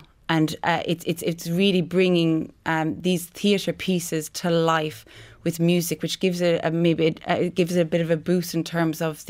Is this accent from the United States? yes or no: no; Ireland; it's the culture we have as Irish people and the thinking that we have